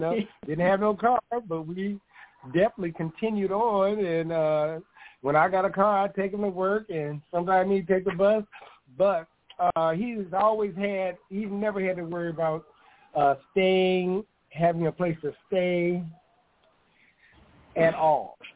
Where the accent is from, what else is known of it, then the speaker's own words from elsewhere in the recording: California, United States; So once we were in Saginaw, I'm originally from California.